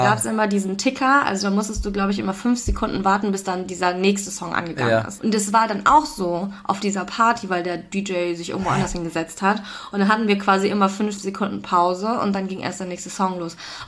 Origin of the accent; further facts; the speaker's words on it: North Rhine-Westphalia, Germany; ich komme doch eigentlich aus NRW und da kenne ich auch so viele Leute